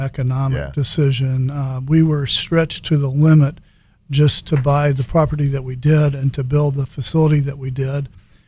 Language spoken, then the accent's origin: English; South Carolina, United States; moved away as an adult; now in Lexington, United States; Sure, sure. I grew up in South Carolina. My dad was a veterinarian, and I went to University of Georgia to veterinary school. And I came to Lexington in 1978 after graduating from vet school